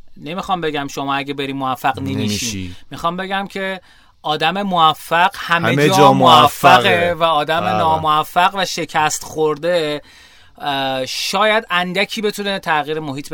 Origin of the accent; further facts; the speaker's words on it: Iran; born there; اسفباره که ما تو ایران به دنیا اومدیم.